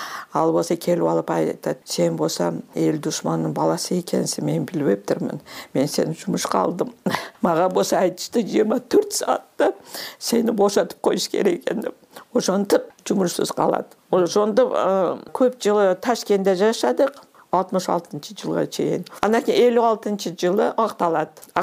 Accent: Kyzyl-Kiya, Batken Region, Kyrgyzstan; born there; also born or lived in Tashkent / Osh; Кызылкыяда 53 жылы мен төрөлдүм, андан кийин 56 жылы көчүп кетишет.

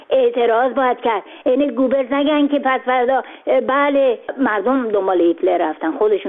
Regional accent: Iran

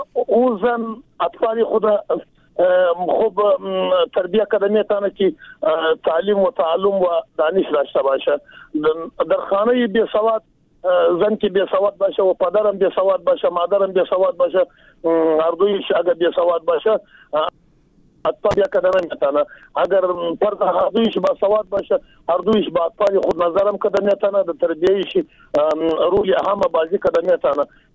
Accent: Jowzjan, Afghanistan; ما قریش پشتون هستم از جوزیان.

